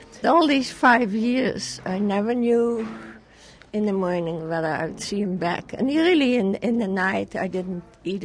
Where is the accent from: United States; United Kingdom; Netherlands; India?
Netherlands